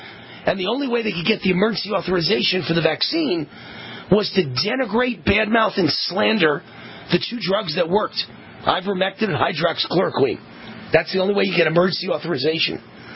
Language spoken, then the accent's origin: English; Mount Vernon, New York, United States; I grew up in Mount Vernon, New York. And the town was about 60% black.